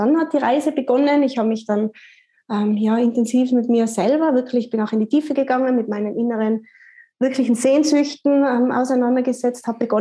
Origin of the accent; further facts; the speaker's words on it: Tyrol, Austria; Ich komme aus Tirol, Österreich